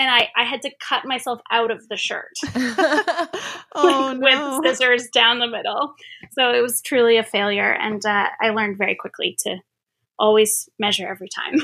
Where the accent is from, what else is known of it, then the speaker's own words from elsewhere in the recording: Victoria, British Columbia, Canada; moved away as an adult; now in Toronto, Canada; So I'm originally from Victoria, BC, and I lived there until I was in my mid-20s. And then I moved to Toronto, where I've been ever since.